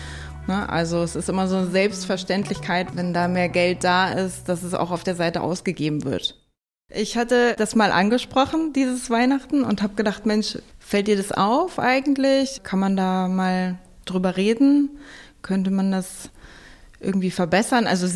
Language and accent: German; Lower Saxony, Germany; Ich bin im Westen aufgewachsen, in Niedersachsen